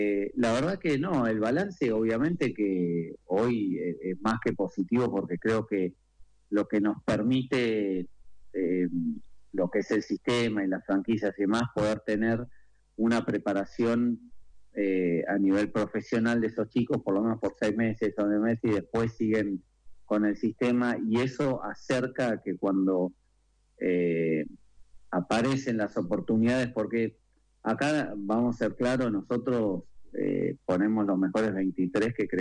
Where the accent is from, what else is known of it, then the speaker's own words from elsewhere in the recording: Argentina; por como somos los argentinos, te inspiran y es un orgullo enorme.